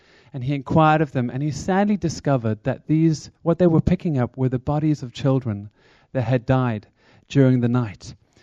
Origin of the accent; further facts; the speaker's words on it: Somerset West, Western Cape, South Africa; accent: South African; now in United Kingdom; So I come from a little town called Somerset West, just outside of Cape Town in South Africa. But many years ago, I came on over here